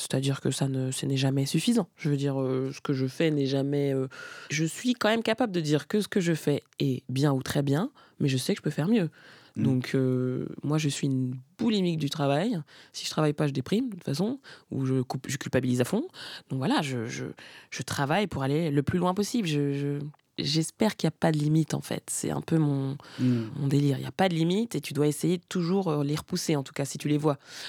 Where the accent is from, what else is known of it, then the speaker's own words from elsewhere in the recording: France; comme je suis française, que je parle français